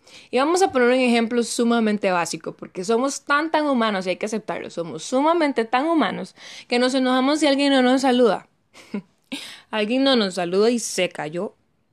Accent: Costa Rica; de Costa Rica.

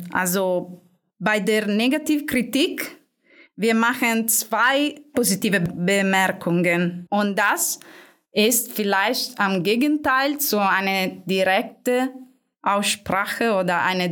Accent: Italy; German is a second language; Und stell dich vor, ich bin Italienerin und ich muss auf Deutsch und auf Englisch meinen Job zu verstehen und zu lernen.

